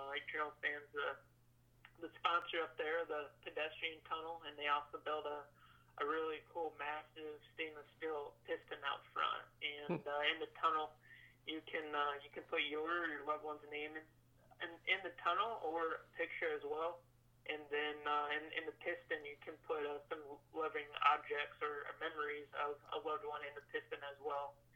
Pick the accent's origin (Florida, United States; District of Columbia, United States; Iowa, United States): Iowa, United States; Cedar Rapids; they're actually from my hometown as well, in Cedar Rapids.